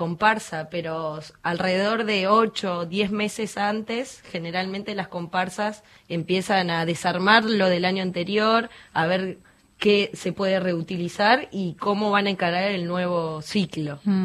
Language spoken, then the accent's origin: Spanish; Gualeguay, Entre Ríos, Argentina; Sí, somos de Gualeguay, una ciudad ubicada al sur de la provincia de Entre Ríos y estamos tan solo a 220 kilómetros de Buenos Aires.